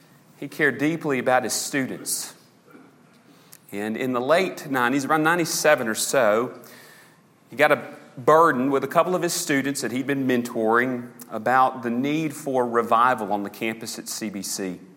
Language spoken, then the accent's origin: English; Arkansas, United States; Dad was a deacon at our local church growing up in South Arkansas. And we grew up in very much a, for a non-pastor's home, it was very much pastor-like.